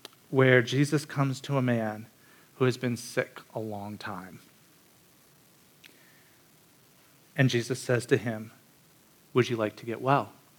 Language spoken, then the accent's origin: English; Minnesota, United States; I'm from Minnesota, and December in Minnesota is cold.